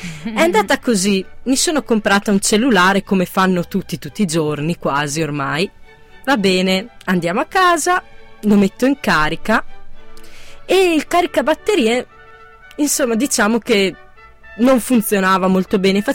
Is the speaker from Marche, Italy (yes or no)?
no; Pieve di Bono, Trentino-Alto Adige, Italy; Beh, cominciamo dalla frazione. La frazione Strada già è un programma già di lì. Pieve di Bono, del Trentino, cioè proprio